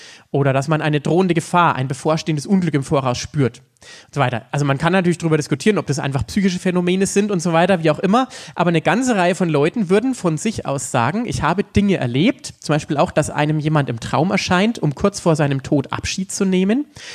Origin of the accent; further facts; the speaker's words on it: Bavaria, Germany; in Oberfranken, da wo ich herkomme